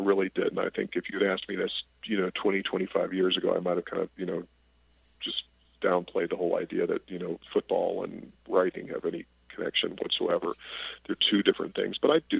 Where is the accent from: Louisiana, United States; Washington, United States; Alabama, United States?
Alabama, United States; I remember thinking as a teenager growing up in Alabama